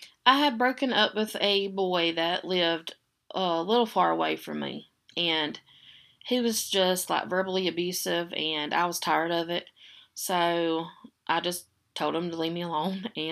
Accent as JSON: {"language": "English", "town": "Pickens", "region": "South Carolina", "country": "United States", "lives_now": "Taylors, United States", "said": "I'm 30, and I'm originally from Pickens, South Carolina, but I live in Taylor's"}